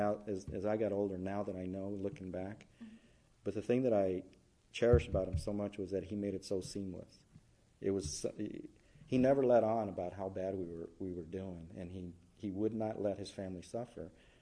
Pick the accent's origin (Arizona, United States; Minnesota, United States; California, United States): Arizona, United States; El Mirage; born there; I was born here in Arizona in El Mirage, a little town just a little bit south, northwest of here.